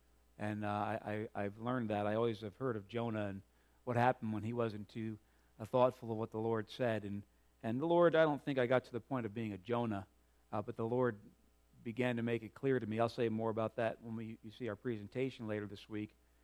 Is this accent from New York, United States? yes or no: yes; New York, United States; Now, growing up in New York, my siblings were not this way